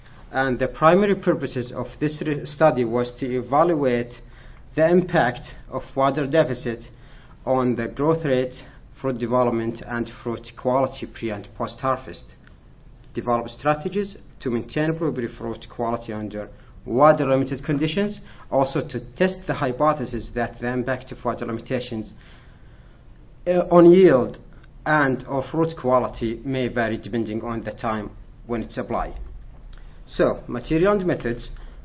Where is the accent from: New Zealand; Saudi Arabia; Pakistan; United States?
Saudi Arabia; I'm from Saudi Arabia, PhD candidate at Oregon State University